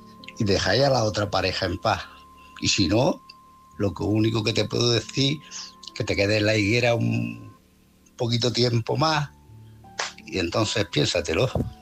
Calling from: Málaga, Andalusia, Spain; de Málaga.

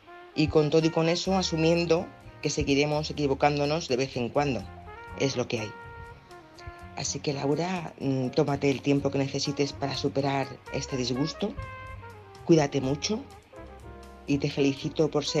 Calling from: Madrid, Community of Madrid, Spain; de Madrid.

